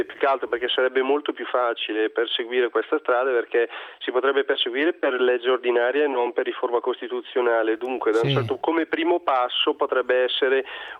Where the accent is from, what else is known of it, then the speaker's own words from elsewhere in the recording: Bergamo, Lombardy, Italy; siccome sono di Bergamo, di una provincia che comunque reputo virtuosa